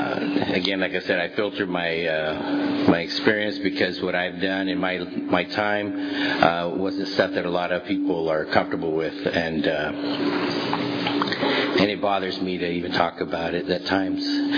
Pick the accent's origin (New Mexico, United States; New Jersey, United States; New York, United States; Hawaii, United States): New Mexico, United States; also born or lived in Texas; when I was growing up in New Mexico and Texas area